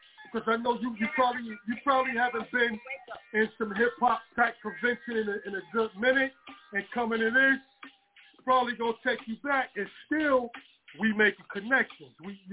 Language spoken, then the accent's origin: English; Brooklyn, New York, United States; Cause I'm in BK. I'm from Brooklyn.